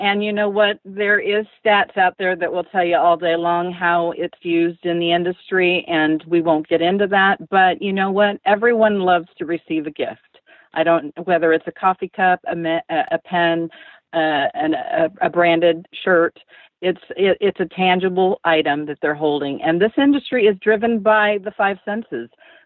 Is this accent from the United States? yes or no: no; Cuba; We come from Cuba. So in Cuba, there's no nursing homes.